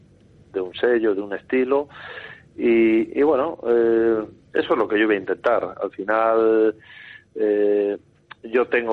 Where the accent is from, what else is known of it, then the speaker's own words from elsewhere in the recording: Alicante, Valencian Community, Spain; para mí, que como sabéis, bueno, pues soy de Alicante